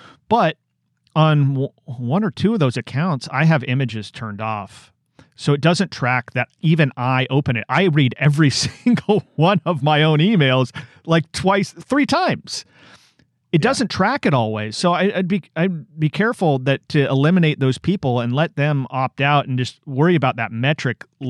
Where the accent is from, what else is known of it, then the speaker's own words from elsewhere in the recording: Portland, Oregon, United States; where I grew up in Portland, Oregon. I grew up in Portland, Oregon.